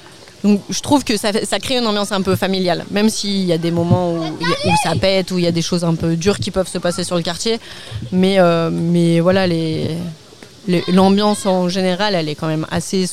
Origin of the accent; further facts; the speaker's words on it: Saint-Martin-d'Hères, Auvergne-Rhône-Alpes, France; Moi je viens de Saint-Martin-d'Hers, donc c'est un peu l'autre côté de la rue.